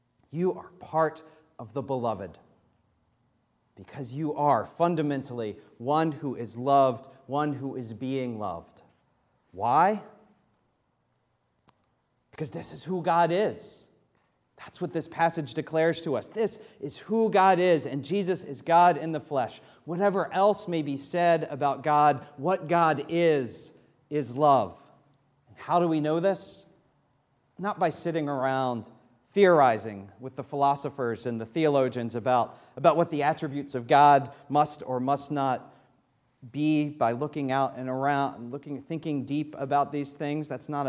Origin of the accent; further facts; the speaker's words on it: Virginia, United States; I'm holding on to that from growing up in Virginia.